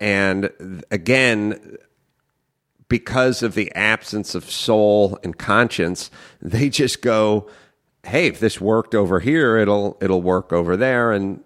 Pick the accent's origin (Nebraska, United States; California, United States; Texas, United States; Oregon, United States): California, United States; North Hollywood; I grew up in North Hollywood, you know, just me and young Raffles